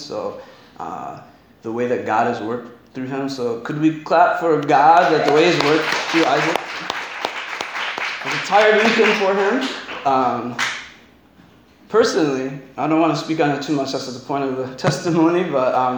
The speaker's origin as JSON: {"language": "English", "country": "United States", "said": "I'm from America."}